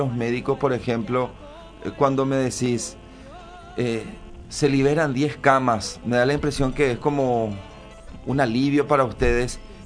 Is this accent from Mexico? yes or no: no; Paraguay; porque somos paraguayos